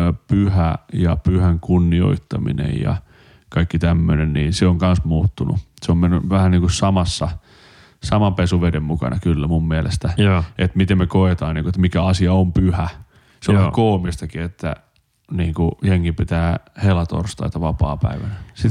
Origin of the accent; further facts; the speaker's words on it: Kuortane, South Ostrobothnia, Finland; Ja tämä oli sama myös siellä kotipuolessa. Sitten mentiin Kuortaneen kirkkoon.